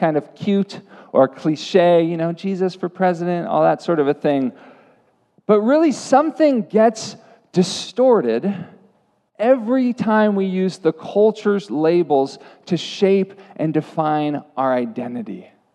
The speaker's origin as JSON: {"language": "English", "country": "United States", "tie": "born or raised there", "said": "I was born and raised in this country. I'm as American as apple pie. I'm a U.S. citizen through and through, and I live in a Christian nation."}